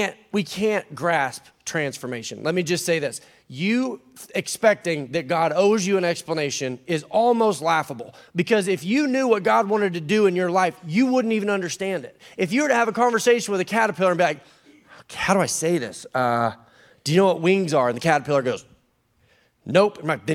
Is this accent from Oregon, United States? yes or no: yes; Oregon, United States; I'm from Oregon, and we say things like aura.